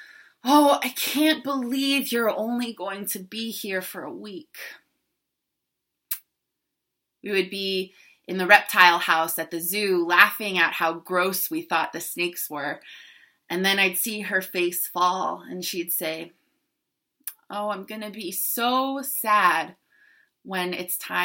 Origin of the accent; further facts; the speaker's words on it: New Jersey, United States; I grew up in New Jersey, and my grandparents lived all the way out in Omaha, Nebraska.